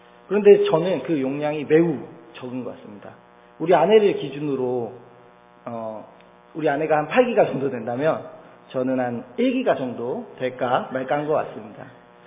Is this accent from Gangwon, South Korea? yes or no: no; Yeoju, Gyeonggi Province, South Korea; also born or lived in Yangpyeong; 저는 1986년에 경기도 양평 시골에서 태어났습니다. 1986년에 시골에 집에서 태어났습니다. 할머니께서 직접 저를 받아주셨고요. 이제 산파가 와서는 탯줄을 잘라주는 일만 하셨다고 합니다. 제가 누나가 있는데 제 누나도 병원에서 났으니까 굉장히 특이한 경험입니다. 그리고 초등학교 6학년 때까지는 경기도 여주에 살았습니다. 정말 시골입니다.